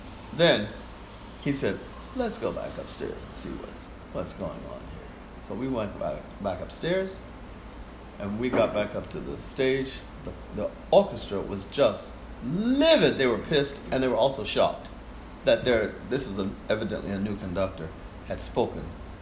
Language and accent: English; Birmingham, Alabama, United States; also born or lived in Youngstown, Ohio; And I said, yeah, I'll go, but I'm from Birmingham.